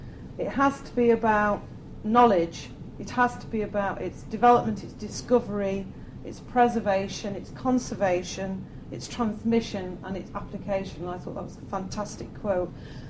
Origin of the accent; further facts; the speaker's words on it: Mansfield, East Midlands, United Kingdom; I'm from North Knotts in Mansfield